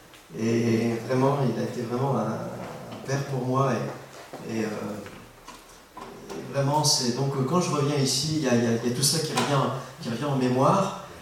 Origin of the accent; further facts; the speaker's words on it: Valenciennes, Hauts-de-France, France; born there; accent: ch'ti; Parce que je suis un ch'ti, je suis né à Valenciennes. Je suis là, quartier du Hainaut. Je suis un vrai ch'ti, hein.